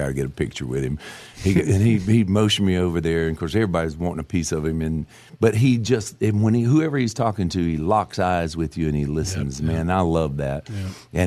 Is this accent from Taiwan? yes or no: no; Florida, United States; I'm being from Florida. When I went to college, I listened to … every single night in my dorm